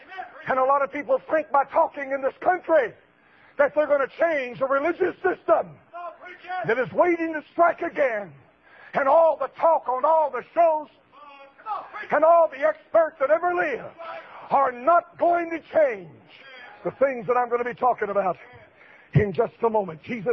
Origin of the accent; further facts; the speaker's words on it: United States; I was born and raised in this country. From the top of my head to the bottom of my feet, I am an American. I love America. I love my country.